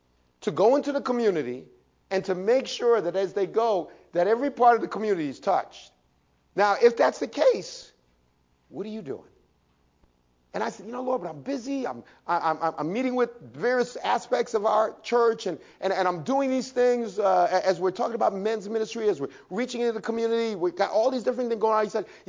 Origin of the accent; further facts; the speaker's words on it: New York, United States; You see, I grew up in New York City, and in New York City, there was this conflict between the community and the police.